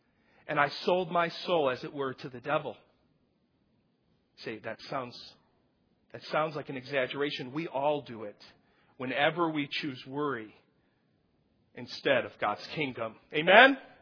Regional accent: United States; now in Spain; you know, I'm an American. And the first thing I do when I get to Spain is, I want my stuff.

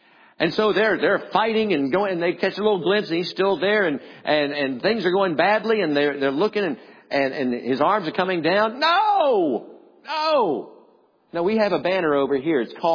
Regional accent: United States; I'm an American, folks, and I thank God to be an American. And it's where God placed me.

